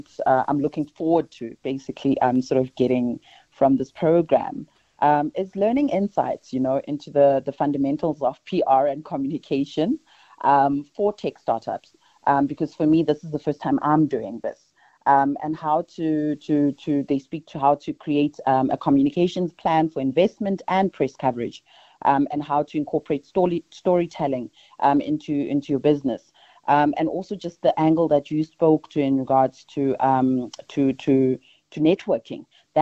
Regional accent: South Africa; Especially where I'm living as a South African.

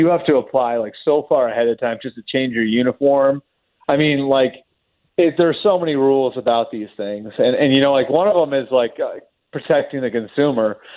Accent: Boston, Massachusetts, United States; Well, I don't root for Cleveland. I'm from Boston

